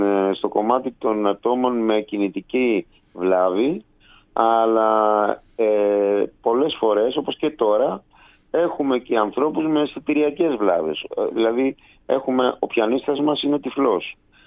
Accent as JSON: {"language": "Greek", "country": "Greece", "said": "και εμείς οι υπόλοιποι είμαστε από την Ελλάδα."}